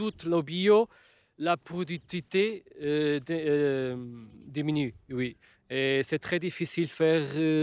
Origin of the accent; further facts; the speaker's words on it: Portugal; French is a second language; now in France; j'habite en Huile-Plaisance plus de un mois. Je suis venu de Portugal.